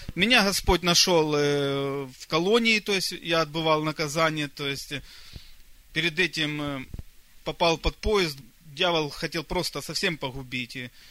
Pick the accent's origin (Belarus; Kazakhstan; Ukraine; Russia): Ukraine; Kyiv; Мы с женой из Киева, Украина.